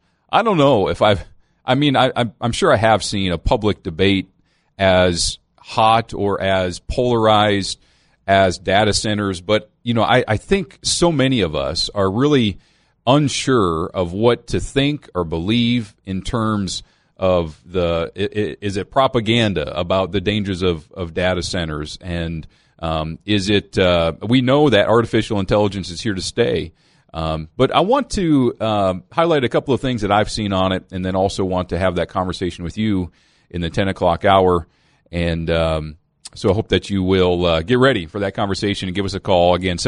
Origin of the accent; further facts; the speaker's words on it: Canada; now in United States; I'm a Canadian, although I'm privileged to reside once again in the States.